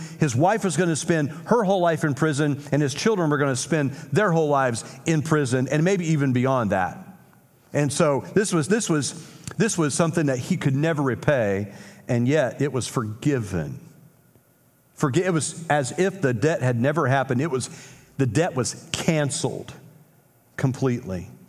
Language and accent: English; Indiana, United States; So the only time I'm glad I'm from Indiana.